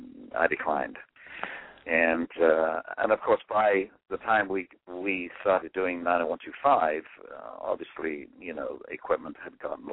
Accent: England, United Kingdom; moved away as an adult; now in United States; I obviously, as an Englishman, I'd always been intrigued by America and American music

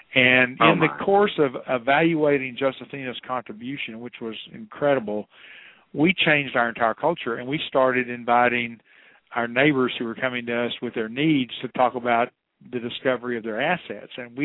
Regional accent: Dallas, Texas, United States; I grew up in the Dallas, Texas area, and actually was in parish ministry as a pastor for almost 25 years.

